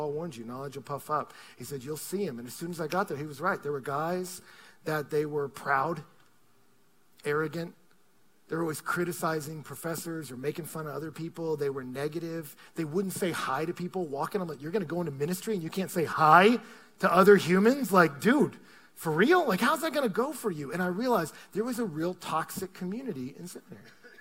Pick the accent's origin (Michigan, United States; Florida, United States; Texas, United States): Texas, United States; nobody ever guesses I'm from Texas. I don't sound like a Texan unless my dad calls on the phone.